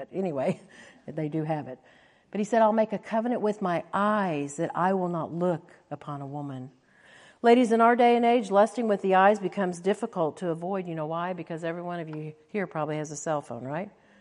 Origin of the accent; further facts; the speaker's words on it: Tulsa, Oklahoma, United States; In fact, in my hometown in Tulsa, Oklahoma, I was driving one day